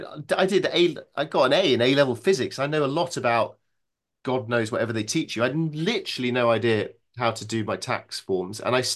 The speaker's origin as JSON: {"language": "English", "region": "Yorkshire and the Humber", "country": "United Kingdom", "said": "Well, luckily, I'm a Yorkshireman, so I've always been quite miserly"}